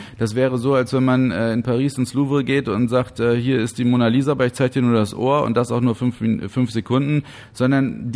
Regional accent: North Sea coast, Germany; denn ich komme von der Nordseeküste, ich bin hinterm Deich groß geworden und ich kannte meine Heimat vorher nicht so

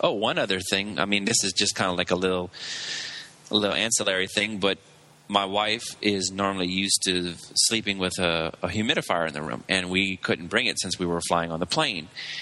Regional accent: Lafayette, Louisiana, United States; we're from Louisiana. We don't have a major hub, so basically we have to use the pond jumper planes for Delta or for United. So it's either, like for us, it was United from here, from Lafayette to Houston

